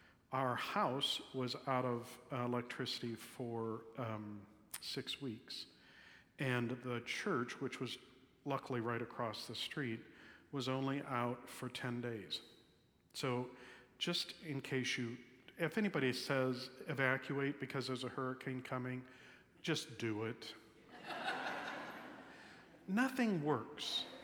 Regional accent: Albuquerque, New Mexico, United States; as a child of the desert, Albuquerque, my hometown, gets about 10 inches of rain a year.

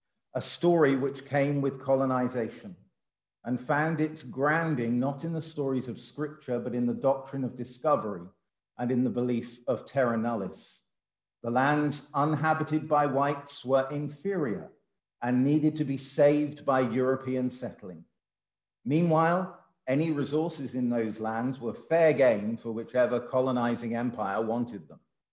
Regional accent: England, United Kingdom; Well, you may know that I come from an Irish background, though I was born and raised in England.

